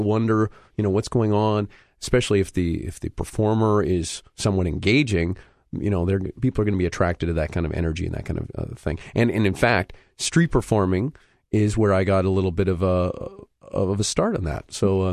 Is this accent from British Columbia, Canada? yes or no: no; Wawanesa, Manitoba, Canada; I'm from Wauwinsa, Manitoba, where the insurance company comes from. Just a small town of 500 people.